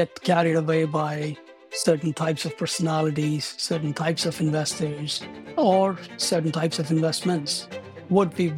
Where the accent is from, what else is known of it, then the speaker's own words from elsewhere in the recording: India; moved away as an adult; I'm originally from India. I came here as a student pursuing graduate studies in accounting and forgot to buy a ticket back home. And I've stayed here ever since.